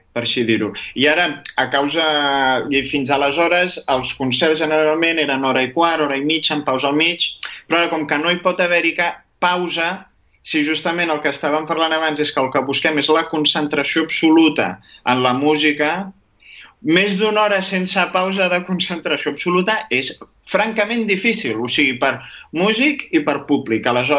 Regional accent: Sabadell, Catalonia, Spain; jo com a sabadellenc de tota la vida

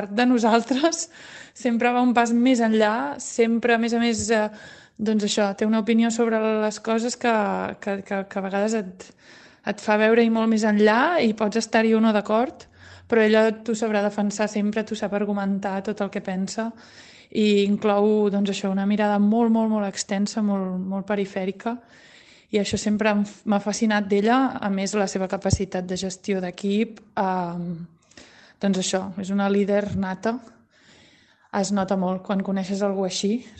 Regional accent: Sabadell, Catalonia, Spain; soc veïna de la Laura Clotet, soc sabadellenca com ella i soc cantant, músic de clàssic, de música clàssica.

